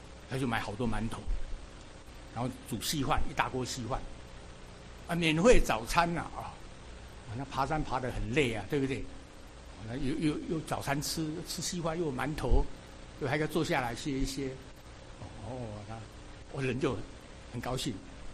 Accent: South Korea; 我是韩国人

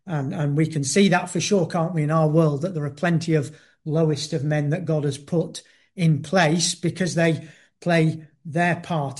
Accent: United Kingdom; if I went to live in Kazakhstan as a Brit

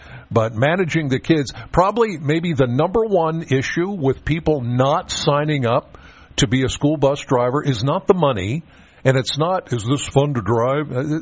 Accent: Penns Valley, Pennsylvania, United States; I mean, I'm from Penns Valley. I'm very proud to be a Penns Valley Ram.

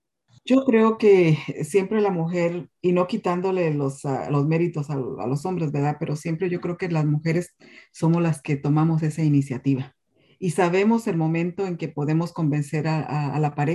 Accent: Michoacán, Mexico; now in Florida, United States; Soy del estado de Michoacán, pero ahora vivo en Florida. Tengo casi 40 años viviendo aquí en Florida. Llegué a hacer trabajos, ¿verdad?, en el campo como la pizca de limón en los 80 aquí en Florida, en el sur.

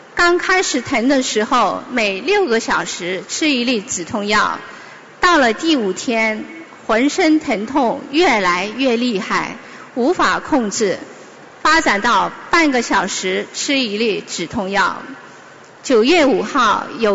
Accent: Shanghai, China; 我来自上海，

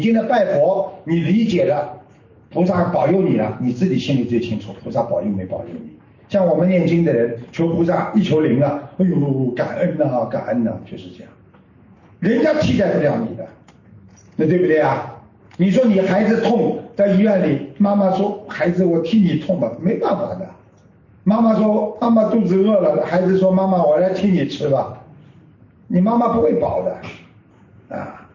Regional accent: China; 你看我们在中国，我们是大陆来的

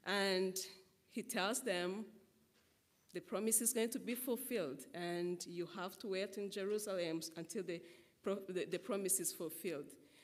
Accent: Rwanda; moved away; I come from Rwanda

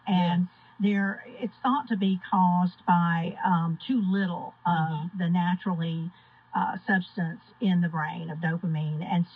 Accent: Graceville, Alabama, United States; I actually am from Alabama. I grew up in Graceville, Alabama

